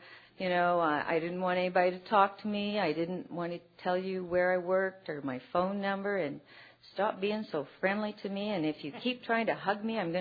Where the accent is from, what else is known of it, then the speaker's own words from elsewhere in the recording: Winnipeg, Manitoba, Canada; I come from Winnipeg, Manitoba, which is in Canada. So I'm a long ways from here, or I live a long ways from here.